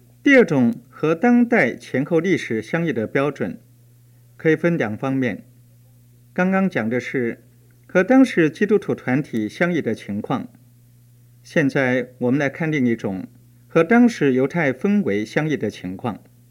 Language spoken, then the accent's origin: Chinese; China; 这一点，我们中国人是最清楚的。